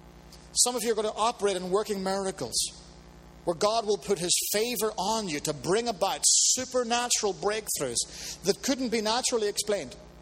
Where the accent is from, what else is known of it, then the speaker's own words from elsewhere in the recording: Ireland; When I was a kid growing up in Ireland